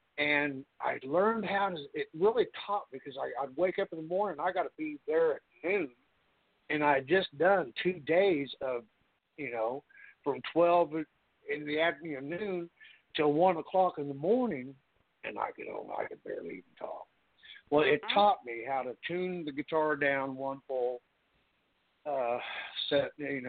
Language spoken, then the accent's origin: English; Topeka, Kansas, United States; I went back to my home state of Kansas, Topeka, Kansas